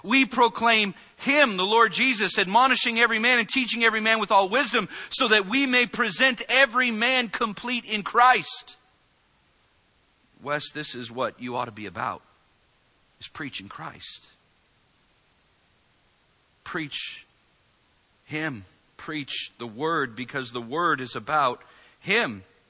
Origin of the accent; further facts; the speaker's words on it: Vallejo, California, United States; Steve Fernandez, my pastor growing up in Vallejo